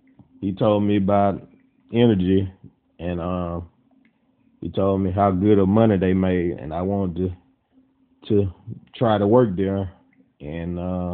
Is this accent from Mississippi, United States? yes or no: yes; Cleveland, Mississippi, United States; I grew up in Cleveland, Mississippi.